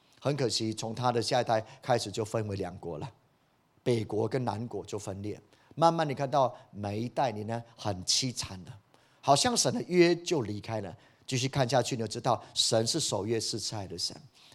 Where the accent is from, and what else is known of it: Taiwan